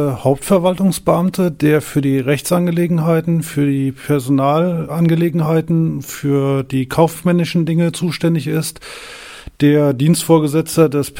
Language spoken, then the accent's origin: German; Siegen, North Rhine-Westphalia, Germany; ich bin gebürtiger Siegner, wohne derzeit mit meiner Frau und zwei Kindern in der Ortschaft Willensdorf